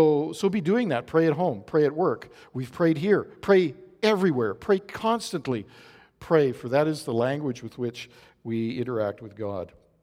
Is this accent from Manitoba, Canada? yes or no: yes; Winnipeg, Manitoba, Canada; I am not a heat person, and so having been born and raised in Winnipeg, I'm all for the cold.